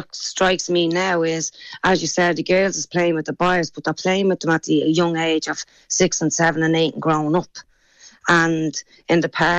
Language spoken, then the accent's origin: English; Dublin, Leinster, Ireland; But as a young child growing up in Sheriff Street, playing on the street when I was 6 years of age, I wanted to be the best.